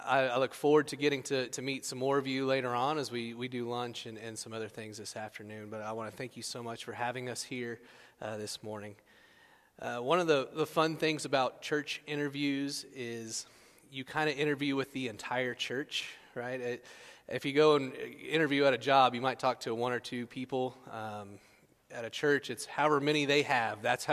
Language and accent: English; Oklahoma City, Oklahoma, United States; now in Frisco, United States; Oklahoma City is where I grew up. I lived there 25 years before moving to Frisco, so I do consider myself an Okie.